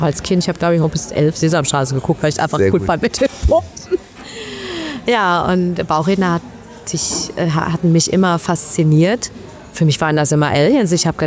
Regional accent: Gelsenkirchen, North Rhine-Westphalia, Germany; born there; Ich bin da wirklich gebürtiges Schalker Mädchen.

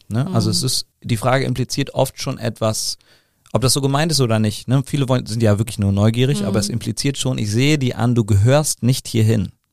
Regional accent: Cologne, North Rhine-Westphalia, Germany; born there; Also ich bin in Köln-Porz geboren.

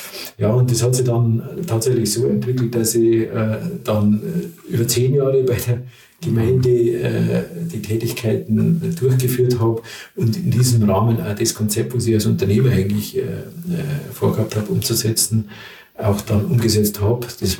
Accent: Freising, Bavaria, Germany; Ich komme da aus Freising

